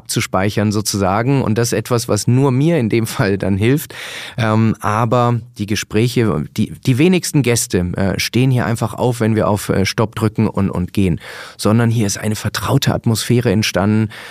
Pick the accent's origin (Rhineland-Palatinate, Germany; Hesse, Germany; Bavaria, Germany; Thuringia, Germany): Bavaria, Germany; Munich; ich komme aus München